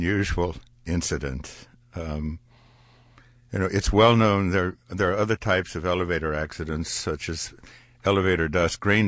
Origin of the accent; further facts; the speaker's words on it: Norton, Kansas, United States; By the end of that day, there was not a tear left in my hometown of Norton, Kansas.